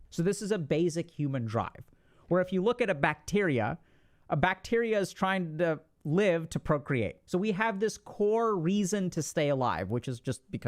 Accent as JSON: {"language": "English", "country": "India", "said": "I'm an Indian, so it's harder here."}